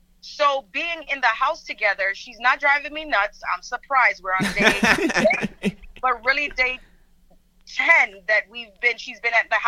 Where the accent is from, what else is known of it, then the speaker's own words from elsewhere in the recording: Dominican Republic; first language Spanish; English is a second language; I am Dominican. My first language was Spanish.